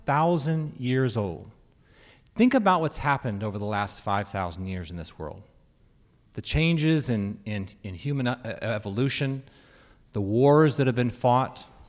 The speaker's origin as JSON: {"language": "English", "town": "Utqiagvik", "region": "Alaska", "country": "United States", "also_born_or_lived": "Nishinomiya, Japan", "moved": "as an adult", "said": "So, as mentioned, I'm from Utqiagvik, or Barrow, and there's not a lot of trees in Barrow."}